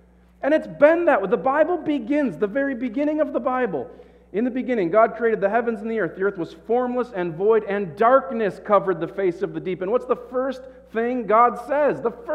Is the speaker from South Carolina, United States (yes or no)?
no; Michigan, United States; So I grew up in West Michigan.